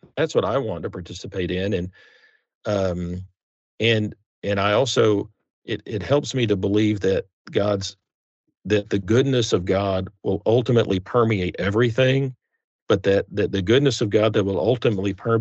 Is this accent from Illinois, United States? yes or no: no; Texas, United States; I grew up in Texas. That's a capital punishment state.